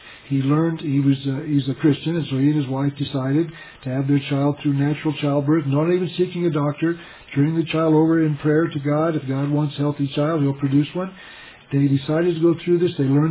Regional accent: Tucson, Arizona, United States; born there; I was born in Tucson, Arizona.

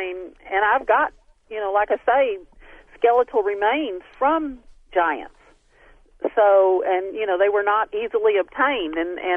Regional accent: Texas, United States; I'm from Texas.

